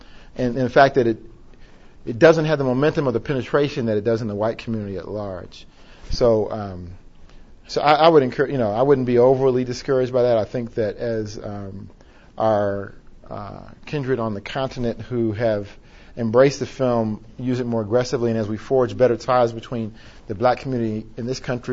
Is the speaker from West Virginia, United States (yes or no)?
yes; West Virginia, United States; I grew up in West Virginia, where coal mines were, you know, kind of the industrial manifestation.